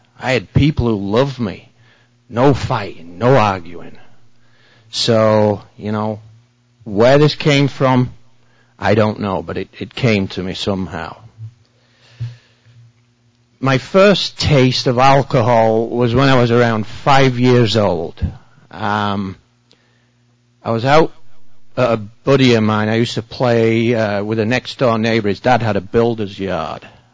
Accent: England, United Kingdom; I was born in England, 1968, not Kentucky. I was raised in a very rural village. Everybody knew everybody. It was farms, very serene, peaceful.

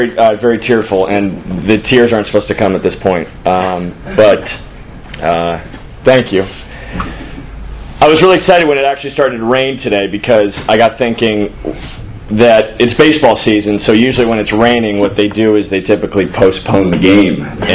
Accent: Connecticut, United States; born there; so I was born in 1979 in Connecticut

